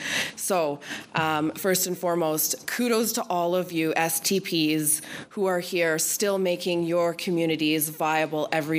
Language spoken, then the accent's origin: English; Fort Nelson, British Columbia, Canada; So you can see I'm actually from, I was born and raised in Fort Nelson in the Chetwynd area. And then I was in Fort St. John, which you can see just across from BC.